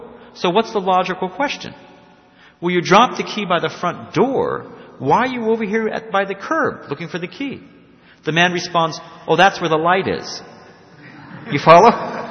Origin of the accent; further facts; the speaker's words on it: Missouri, United States; I'm from Missouri, you got to show me.